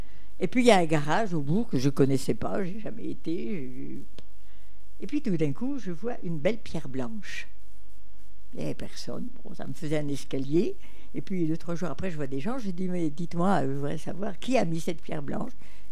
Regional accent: south of France, France; Et quand j'ai dit ça en France, on a cru que je galège parce que je suis du Midi.

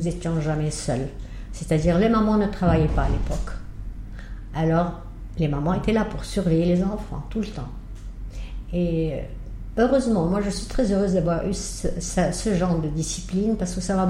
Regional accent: Egypt; je ne parle pas le turc. Et j'ai été seulement une fois dans ma vie à Istanbul, juste comme touriste. Maintenant, j'ai été élevée en Égypte.

